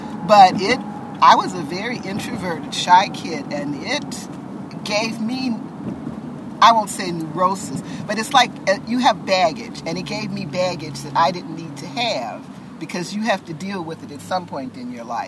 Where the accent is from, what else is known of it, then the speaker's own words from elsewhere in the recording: Chicago, Illinois, United States; I grew up in Bronzeville, but I was a teenager back in the 60s